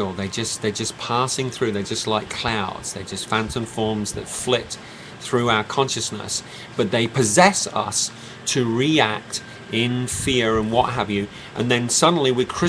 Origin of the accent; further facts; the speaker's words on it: England, United Kingdom; We're English. We were born and raised in England.